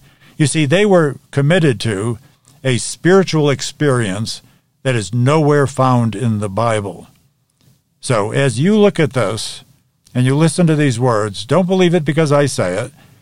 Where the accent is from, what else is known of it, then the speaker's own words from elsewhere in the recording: New England, United States; I'm from New England, the northeast part of the United States.